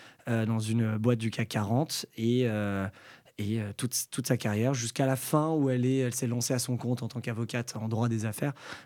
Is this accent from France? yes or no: yes; Saint-Cloud, Île-de-France, France; moi, j'ai grandi à Saint-Cloud dans le 92, donc proche Paris, région parisienne, avec le métro et le train pas loin pour rentrer dans la capitale. Saint-Cloud, ça fait partie du riche 92. Donc, j'ai vécu dans un milieu, comment on dit, plutôt bourgeois.